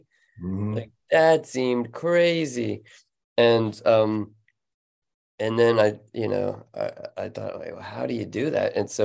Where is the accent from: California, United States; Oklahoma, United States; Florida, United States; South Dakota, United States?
Florida, United States; And then I was from Florida. He was from Florida. He, after 2 years, went back to Florida. I grew up in Florida.